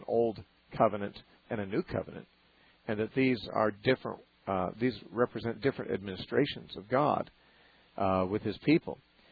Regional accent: Santa Cruz, California, United States; Let's talk to Rose from Santa Cruz, California, my hometown.

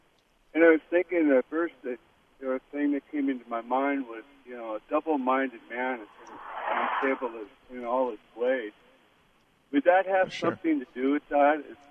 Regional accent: Auburn, Washington, United States; I'm from Auburn, Washington

